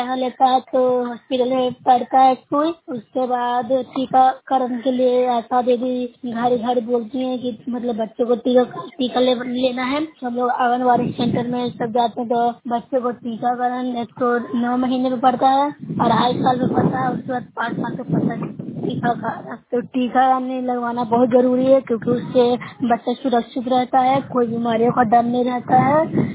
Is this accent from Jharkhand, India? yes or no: no; Bihar, India; मैं नूरसरा ब्लॉक से हूँ, जिला नालंदा से बोल रही हूँ।